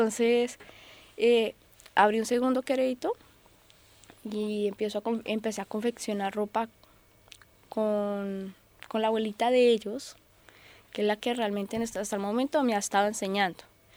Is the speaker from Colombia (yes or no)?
yes; Colombia; Pues yo soy colombiana, vivo en Soacha, Altos de la Florida, y cómo es mi ciudad, mi barrio es muy bonito a pesar de todo, todas las cosas que le hacen falta.